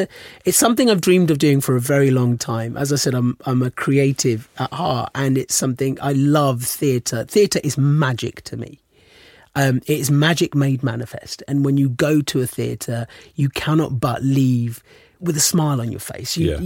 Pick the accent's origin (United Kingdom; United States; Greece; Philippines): United Kingdom; London; I am a Londoner